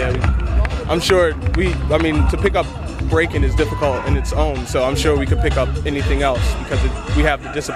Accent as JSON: {"language": "English", "town": "Philadelphia", "region": "Pennsylvania", "country": "United States", "said": "Since we're from Philadelphia, there's a park in Philadelphia called Love Park"}